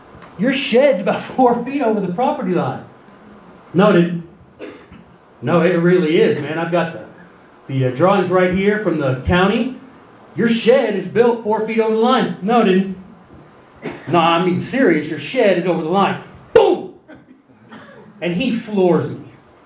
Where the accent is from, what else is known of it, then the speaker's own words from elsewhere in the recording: the South, United States; Yes, I'm from the South. Yes, I know. I'm still bitter.